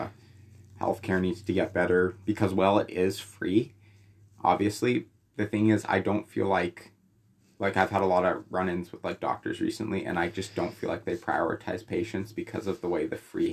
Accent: Alberta, Canada; Because I'm originally from Alberta

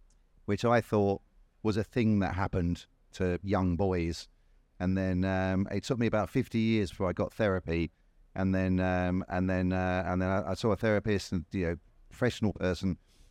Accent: London, United Kingdom; So I grew up in East London, in Clapton, which is in Hackney, which is now the hippest place in the entire of London.

